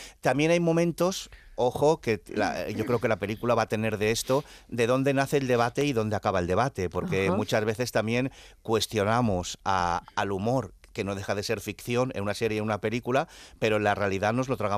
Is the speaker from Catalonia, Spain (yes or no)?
yes; Barcelona, Catalonia, Spain; Cuando era pequeño en mi barrio, en Barcelona, me grabaron un grupo de los progres de la época y de ahí salió un documental, ¿no?